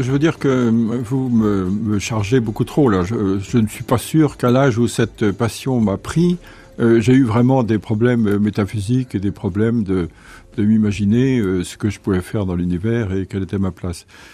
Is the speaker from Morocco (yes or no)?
no; Vannes, Brittany, France; born there; Il se trouve que je suis né à Vannes